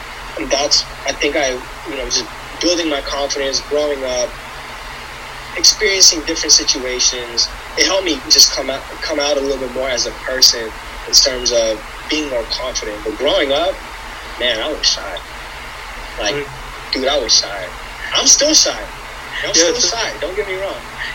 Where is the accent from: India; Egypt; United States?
India; born there; So I was born in India.